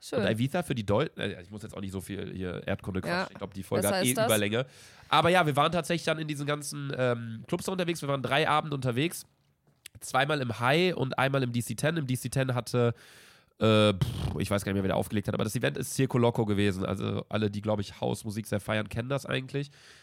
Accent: England, United Kingdom; ja, ich bin Engländer.

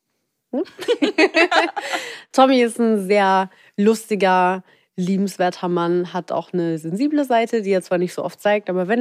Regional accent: Gelsenkirchen, North Rhine-Westphalia, Germany; born there; Nein, in Gelsenkirchen.

